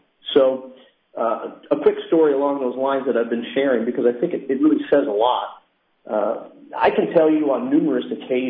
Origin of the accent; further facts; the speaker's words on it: Quincy, Illinois, United States; So I was born and raised in Quincy, which most people suspect when they see my last name.